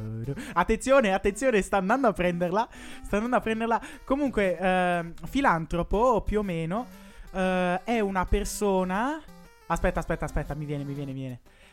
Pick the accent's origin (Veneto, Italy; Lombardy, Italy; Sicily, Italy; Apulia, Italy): Lombardy, Italy; Como; io parlo da comasco